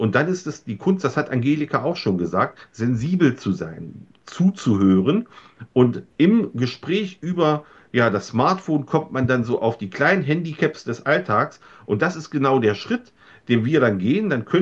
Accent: Wernigerode, Saxony-Anhalt, Germany; den Bürgern meiner Heimatstadt Wernigerode zu zeigen

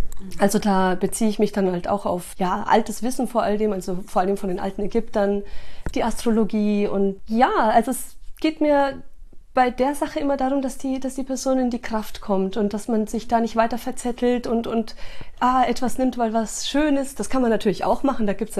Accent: Chile; also born or lived in South America; Also ich bin ja in Südamerika aufgewachsen auch, ne? Und habe dazu, also auch deswegen so meine Affinität zu diesen ganzen Ländern. Ich selber zwar aus Chile

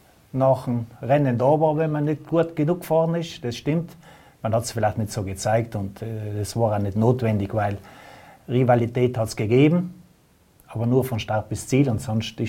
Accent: Trentino-Alto Adige, Italy; Ich glaube, das hat man bei uns in Südtirol gewusst, das weiß man in Italien.

